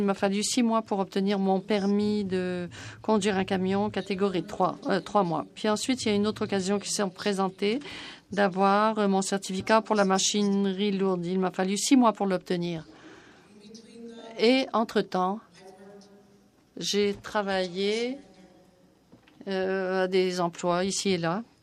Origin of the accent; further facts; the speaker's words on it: Chisasibi, Quebec, Canada; Je suis membre de la communauté. Comme je l'ai déjà dit, j'étais de Chisasibi au départ. Je suis une descendante des effets des projets de l'Hydro-Québec.